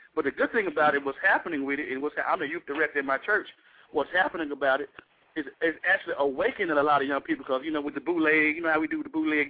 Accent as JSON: {"language": "English", "town": "Memphis", "region": "Tennessee", "country": "United States", "said": "I'm from Memphis, Tennessee."}